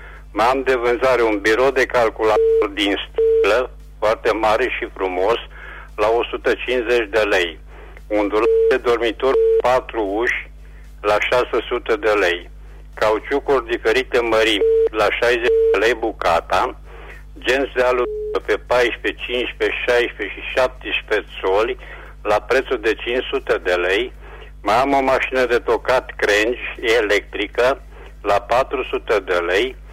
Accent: Reșița, Caraș-Severin, Romania; sunt din Reșița

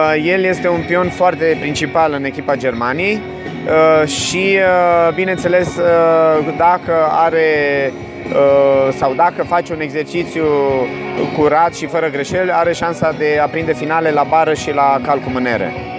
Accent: Reșița, Caraș-Severin, Romania; mi-e dor de locul meu natal

